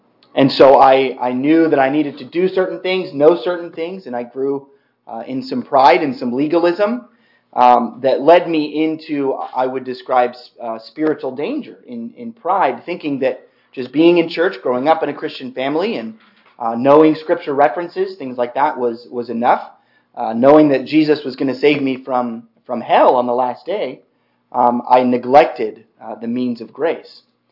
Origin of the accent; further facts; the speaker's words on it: Tulsa, Oklahoma, United States; born there; I was born in Tulsa, Oklahoma